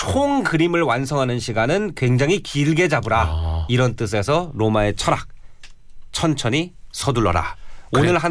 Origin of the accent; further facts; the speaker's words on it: Wonju, Gangwon, South Korea; 제가 이제 원래 원주 출신인데